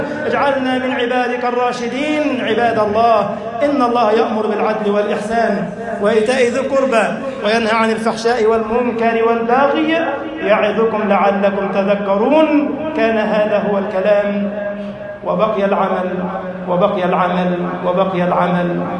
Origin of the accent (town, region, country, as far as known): Egypt